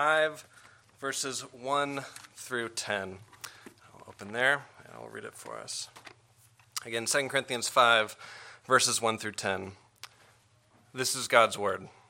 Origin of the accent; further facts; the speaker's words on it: San Diego, California, United States; Born and raised in San Diego.